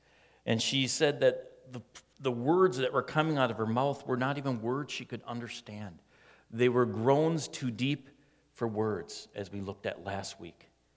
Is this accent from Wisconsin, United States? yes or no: yes; Shawnee, Wisconsin, United States; It was an afternoon after school when I walked to the Bread of Life Christian bookstore where I grew up in Shawnee, Wisconsin.